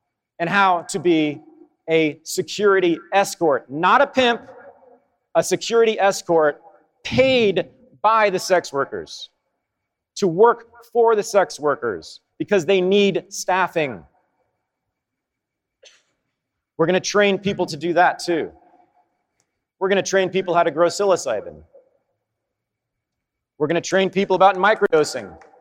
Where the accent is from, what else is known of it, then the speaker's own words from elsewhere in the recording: Berkeley, California, United States; I was sitting in Berkeley just the other day, about a week ago. It's my hometown.